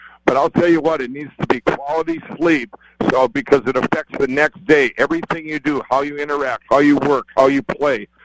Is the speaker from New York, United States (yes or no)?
no; Chaska, Minnesota, United States; I'm actually sitting in my office right now in my hometown of Chaska, Minnesota.